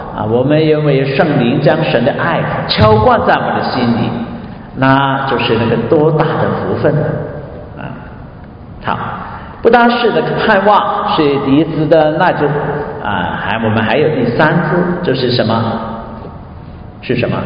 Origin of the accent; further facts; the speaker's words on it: China; 如果没有吃没有喝，我们中国人呢，特别是要喜欢吃的什么，要吃的好的好味的哈、啊。